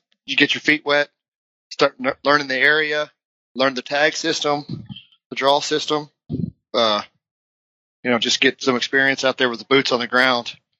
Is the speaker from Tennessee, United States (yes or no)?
no; Texas, United States; I'm from Texas, and, you know, the hunting is completely different